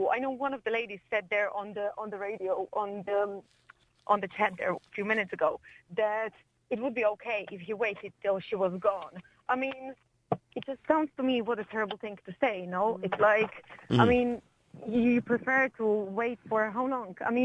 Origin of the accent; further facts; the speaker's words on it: Slovakia; Yes, look, I am from Slovakia myself.